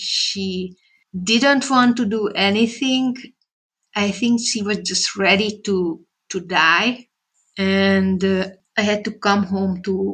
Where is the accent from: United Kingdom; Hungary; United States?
Hungary; English is a second language; And even though I served in Hungary in my home country, I was thinking how I should go home.